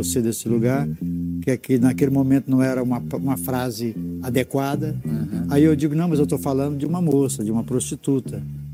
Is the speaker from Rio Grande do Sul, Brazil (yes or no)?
no; Morrinhos, Goiás, Brazil; Nasci em Morrinhos, eu sou filho de pequenos agricultores lá de Morrinhos.